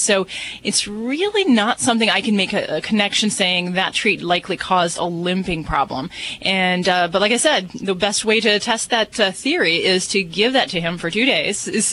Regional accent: Las Vegas, Nevada, United States; my bet, and I'm from Vegas, so and I'm betting today, man

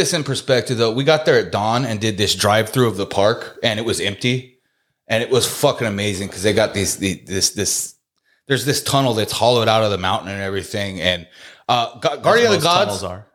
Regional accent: California, United States; that was pretty cool, but not too cool because we're from California. So I've seen sand.

